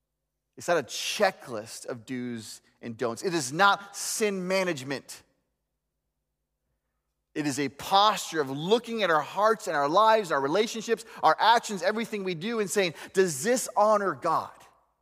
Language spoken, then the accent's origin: English; the South, United States; I grew up in the South, and so this was a popular phrase